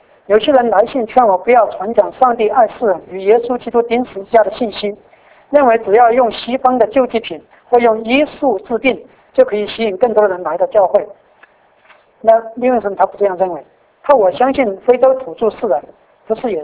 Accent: Taiwan; 那我们台湾

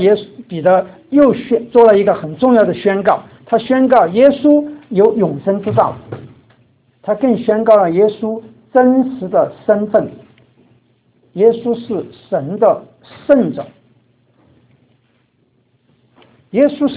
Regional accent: China; 想想我们中国人在逢年过节的时候，常常就会拜拜，拜祖先也好，你拜鬼神也好

